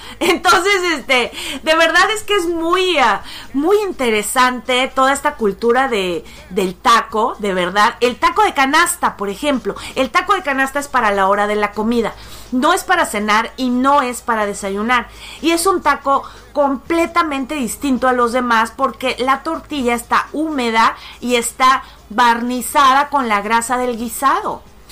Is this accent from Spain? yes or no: no; Mexico; hay cosas que no se pueden dar de ninguna manera en nuestra cabeza como mexicanos